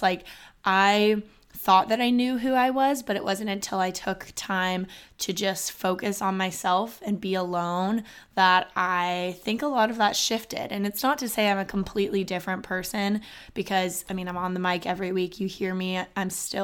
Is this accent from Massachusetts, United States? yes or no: no; Austin, Texas, United States; I'm from Austin, Texas. That's where this college is based, obviously, UT Austin.